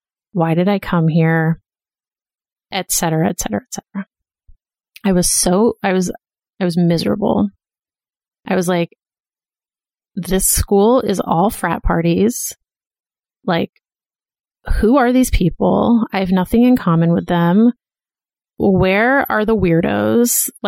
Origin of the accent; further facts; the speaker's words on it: Boston, Massachusetts, United States; I went to college in Philadelphia, and I'm from Boston.